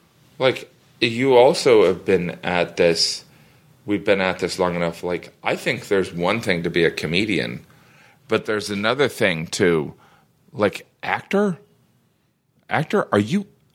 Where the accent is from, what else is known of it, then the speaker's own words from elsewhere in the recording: Midwest, United States; All right, I'm from the Midwest. All right? I'm from the Midwest. I love the Northeast.